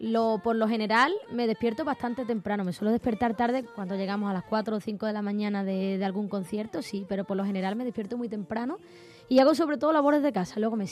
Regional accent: Andalusia, Spain; accent: Gaditano; now in Madrid, Spain; El acento de mi tierra andaluza, de los gaditanos, es maravilloso.

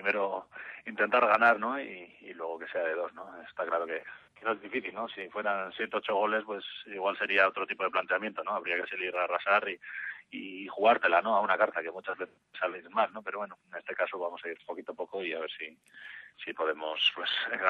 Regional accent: Irún, Basque Country, Spain; yo soy de Irún

